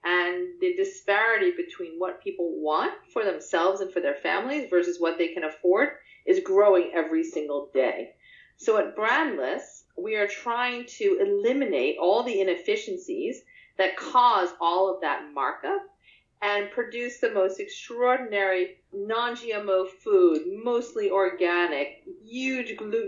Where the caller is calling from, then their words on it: San Francisco, California, United States; I'm in San Francisco, California, in the beautiful Presidio, right past the Golden Gate Bridge.